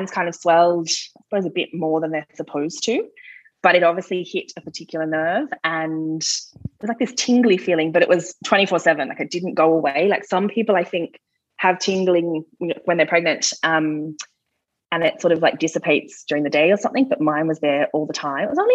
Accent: Australia; moved away as an adult; now in Ireland; So I'm Australian, obviously. I'm a school teacher, and we moved here in 2016. So my partner's from TIP. And so we moved over and lived in TIP for a while with my in-laws.

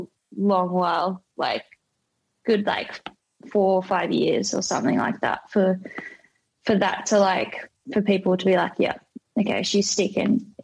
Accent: Australia; I'm Aussie as they come. Aussie as they come.

